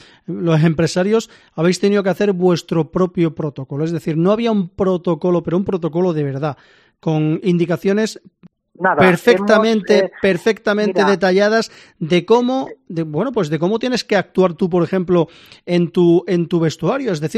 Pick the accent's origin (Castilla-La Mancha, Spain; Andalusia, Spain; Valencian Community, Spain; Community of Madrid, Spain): Andalusia, Spain; Linares; aquí, en mi pueblo, en Linares